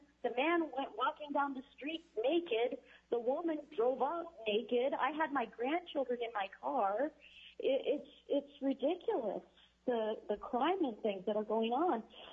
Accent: Alaska, United States; You know, I grew up in Alaska. I have been in Alaska since 1967

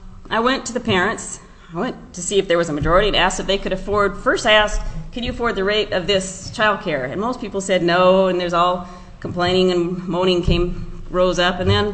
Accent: Juneau, Alaska, United States; I was raised here in Juneau, been here since 59.

